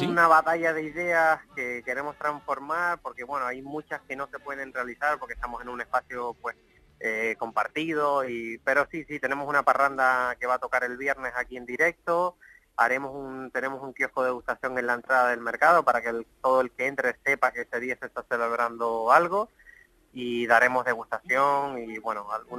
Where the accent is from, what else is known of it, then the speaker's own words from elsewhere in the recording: Canary Islands, Spain; Nosotros también tenemos que contar porque somos todos canarios los que trabajamos aquí.